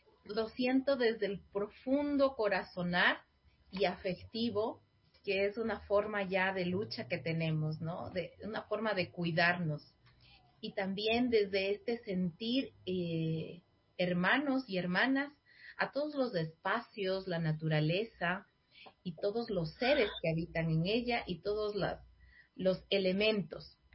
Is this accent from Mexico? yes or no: no; Ecuador; muchos en mi país, Ecuador